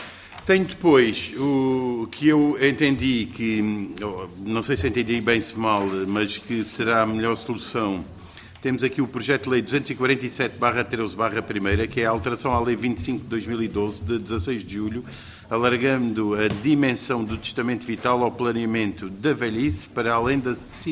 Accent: Alentejo, Portugal; accent: North Alentejo; eu, com o meu sotaque alentejano, já sabe, norte-alentejano

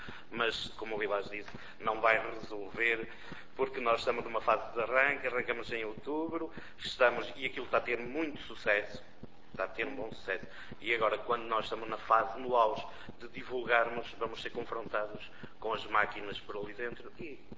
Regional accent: Vila Flor, Bragança, Portugal; também sou natural de Vila Flor

